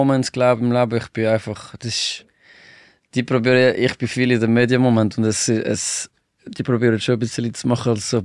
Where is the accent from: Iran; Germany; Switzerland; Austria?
Switzerland; Ich bin Schweizer